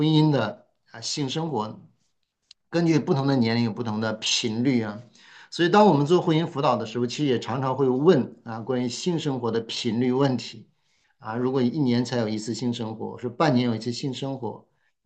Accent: China; 就好像我们中国人特别喜欢吃饭一样

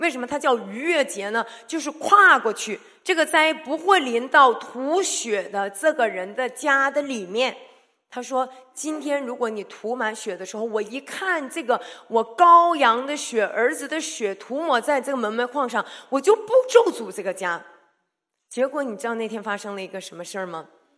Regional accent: Yantai, Shandong, China; 我是山东人，我们准备什么？我们有好几位山东烟台老乡在这里哈

